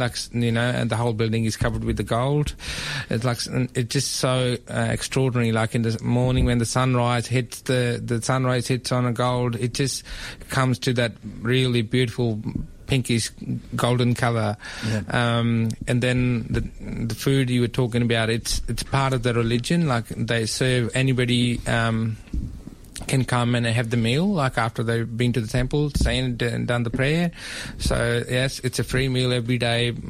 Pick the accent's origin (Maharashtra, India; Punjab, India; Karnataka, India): Punjab, India; I'm from Punjab, small village.